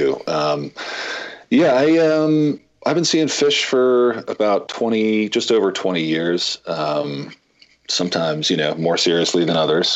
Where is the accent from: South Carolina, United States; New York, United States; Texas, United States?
New York, United States; We grew up right outside of New York City.